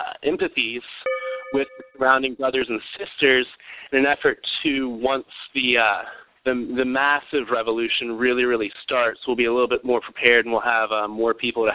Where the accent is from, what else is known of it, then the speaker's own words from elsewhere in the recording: Richmond, United States; I'm actually from Richmond as well